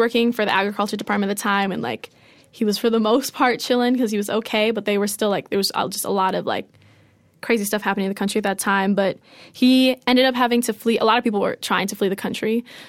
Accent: Toronto, Ontario, Canada; Yes, I'm from Canada. I was born in Canada.

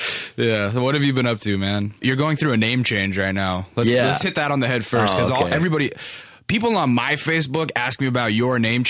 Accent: Los Angeles, California, United States; I'm from Los Angeles and people call me that because I'm Korean.

